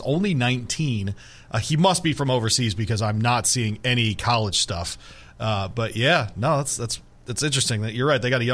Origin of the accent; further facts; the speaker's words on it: Grand Rapids, Michigan, United States; I grew up in Grand Rapids, Michigan